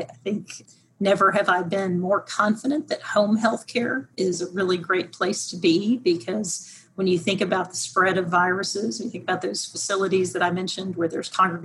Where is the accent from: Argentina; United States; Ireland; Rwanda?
United States; Houston, Texas; I grew up in Houston, Texas, went to CAT school at Abilene Christian, and completed a degree in accounting and went to work back in Houston with Pricewaterhouse